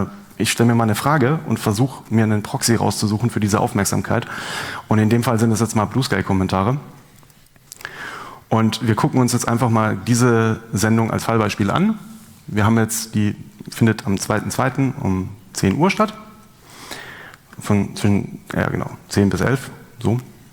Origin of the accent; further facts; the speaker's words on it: Tübingen, Baden-Württemberg, Germany; Ich komme aus Tübingen